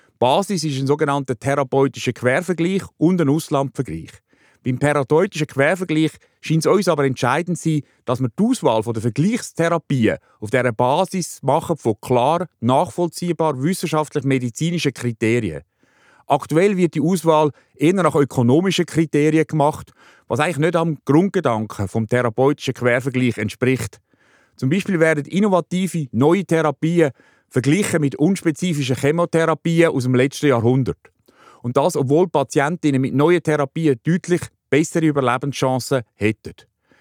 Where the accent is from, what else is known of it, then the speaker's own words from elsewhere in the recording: Switzerland; Heute haben wir als Schweizer nur knapp die Hälfte von allen Medikamenten